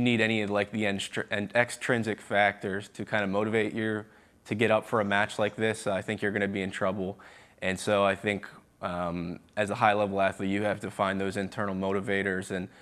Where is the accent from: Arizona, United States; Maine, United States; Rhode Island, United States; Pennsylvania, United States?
Pennsylvania, United States; And I think growing up in Pennsylvania, wasn't always used to this kind of rivalry.